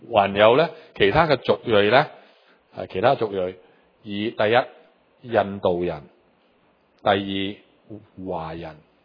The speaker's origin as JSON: {"language": "Cantonese", "country": "Hong Kong", "said": "我都唔明白我哋香港人就觉得嘥地方啦"}